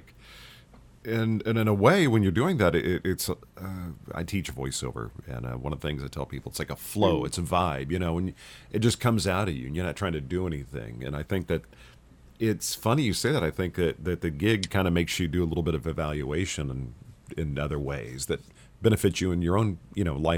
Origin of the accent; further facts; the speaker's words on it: the South, United States; Now, I'm from the South, and you know, whenever somebody says, "Oh, dear, bless your heart."